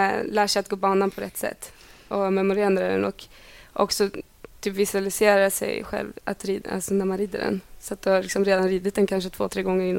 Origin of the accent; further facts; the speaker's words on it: Delsbo, Gävleborg County, Sweden; now in Skåne, Sweden; jämfört med när vi kommer från Delsbo där vi kunde vara ute och rida i liksom 3 timmar